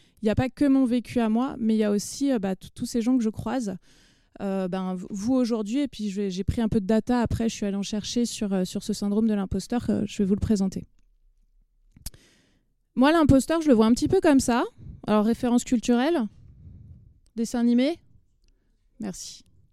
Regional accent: Rennes, Brittany, France; Je viens de Rennes, de Bretagne.

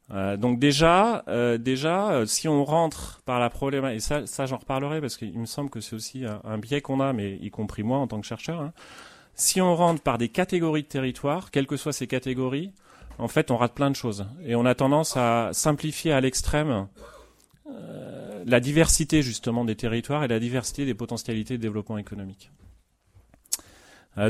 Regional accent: Poitiers, Nouvelle-Aquitaine, France; De considérer que Poitiers, puisque je viens de Poitiers, est en concurrence avec Limoges, La Rochelle

